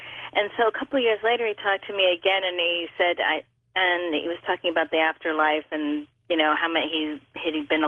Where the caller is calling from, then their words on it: Encinitas, California, United States; I'm calling from Encinitas, California.